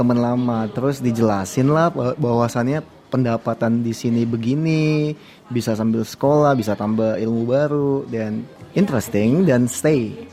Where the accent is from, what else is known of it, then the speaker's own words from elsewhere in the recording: Medan, North Sumatra, Indonesia; now in Australia; aku dari Medan.